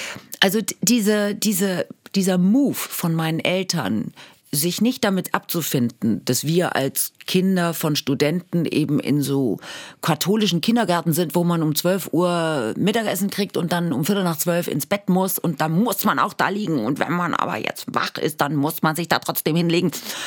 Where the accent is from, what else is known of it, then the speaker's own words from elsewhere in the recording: Marburg, Hesse, Germany; now in Berlin, Germany; ich bin ja an einem Fluss geboren. In Marburg bin ich an der Lahn aufgewachsen.